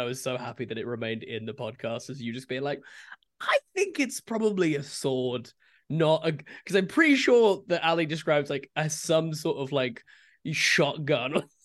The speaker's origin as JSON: {"language": "English", "region": "England", "country": "United Kingdom", "said": "as an Englishman."}